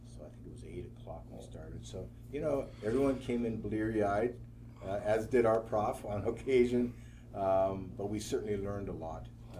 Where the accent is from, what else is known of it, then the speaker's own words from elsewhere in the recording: Vancouver, British Columbia, Canada; I grew up in Vancouver, beautiful city, attended elementary and also high school, attended McGee and John Oliver High Schools, and then went on to UBC, where I studied law